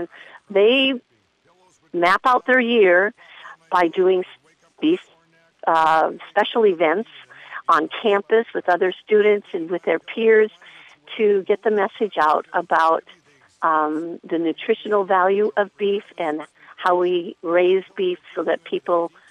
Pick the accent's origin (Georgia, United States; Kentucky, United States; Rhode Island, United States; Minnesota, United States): Minnesota, United States; Golden Valley; I grew up in Golden Valley as a city girl and went to my grandmother's every summer and enjoyed being on a farm there.